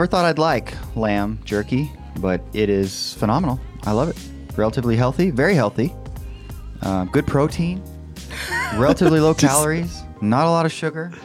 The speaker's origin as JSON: {"language": "English", "region": "New Mexico", "country": "United States", "said": "My kids love the red chili. And we're from New Mexico, so that makes sense because it's a little spicy."}